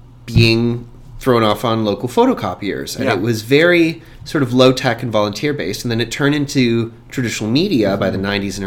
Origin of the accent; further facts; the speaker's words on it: Hamilton, Ontario, Canada; I grew up in Hamilton, and if you don't know Southern Ontario well, and I'm pretty sure most of our listeners don't, Hamilton is sort of like the Queens of Toronto.